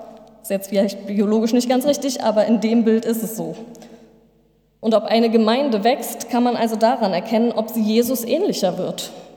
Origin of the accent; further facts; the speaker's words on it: East Germany, Germany; born there; ich bin selbst noch im Osten geboren